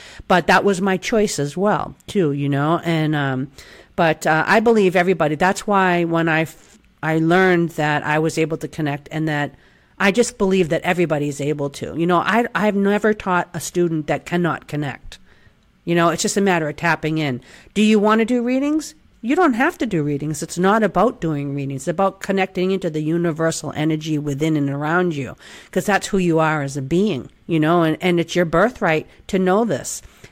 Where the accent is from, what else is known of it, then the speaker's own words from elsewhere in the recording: India; I'm coming from India